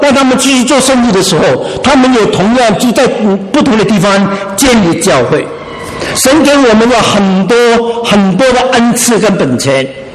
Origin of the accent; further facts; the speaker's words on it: China; 21世纪应该是我们中国人宣教的时代。